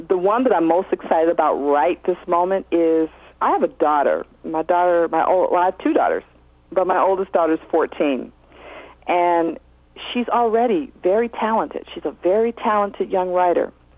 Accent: Chicago, Illinois, United States; now in Europe; it totally comes from growing up in Chicago and riding the L.

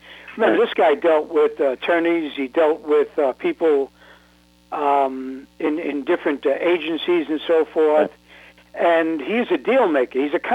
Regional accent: New York City, New York, United States; Well, you know, as a child in New York, growing up in New York, I was born in a welfare hospital, actually.

